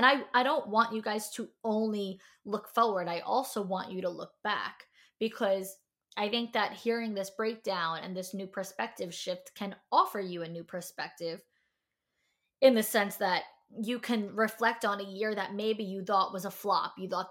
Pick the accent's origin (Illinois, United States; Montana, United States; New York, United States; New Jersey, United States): New York, United States; moved away as an adult; now in Tampa, United States; I moved from New York, where I'm from, to Tampa, Florida.